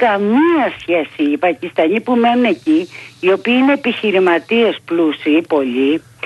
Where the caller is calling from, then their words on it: Patras, Western Greece, Greece; είμαι από Πάτρα.